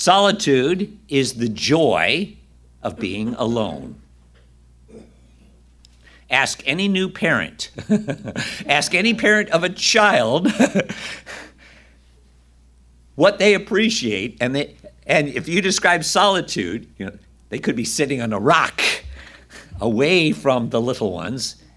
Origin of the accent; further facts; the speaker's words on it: California, United States; It's kind of like, you know, I grew up in California. We don't even have snow, let alone lake effect snow. So it's interesting living here.